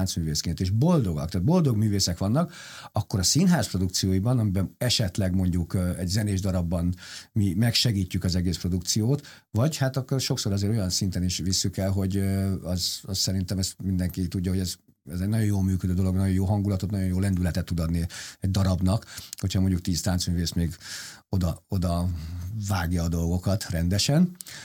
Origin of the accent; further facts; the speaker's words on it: Budapest, Hungary; Én igazi budapesti legényként nőttem föl, panelfiúként. Aztán onnantól kezdve viszont vidéki városokban tevékenykedtem.